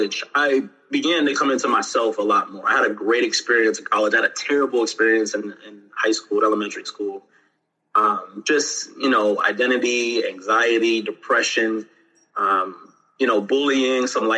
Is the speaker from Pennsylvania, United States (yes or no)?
yes; Sharon, Pennsylvania, United States; So when I was in sixth grade, I'm from Sharon, Pennsylvania, Sharon, PA. So I went to school at Our Lady of Fatima in Furrow, PA.